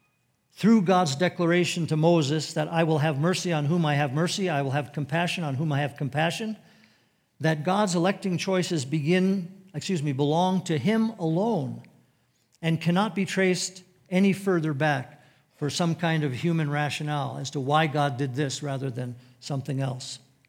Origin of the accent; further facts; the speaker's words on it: Saudi Arabia; I grew up in Saudi Arabia, and had a junior high teacher who had taught my older brother, who's 2 years older, in the years before me